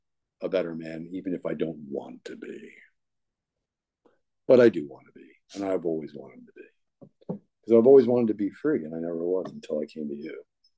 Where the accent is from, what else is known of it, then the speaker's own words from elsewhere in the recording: Ireland; And we're both Irish, so we just want to get it in there.